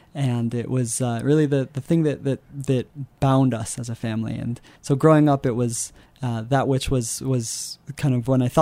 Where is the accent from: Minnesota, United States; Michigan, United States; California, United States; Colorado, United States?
Colorado, United States; Yeah, so I grew up in the Roaring Fork Valley, and just having such a strong connection and love for our mountains, our community, and our space